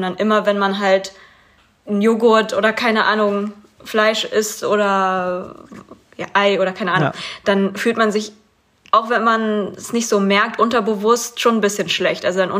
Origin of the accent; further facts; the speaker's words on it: Kleinmachnow, Brandenburg, Germany; ich komme aus Kleinmachnow, ich komme aus auch in der Nähe.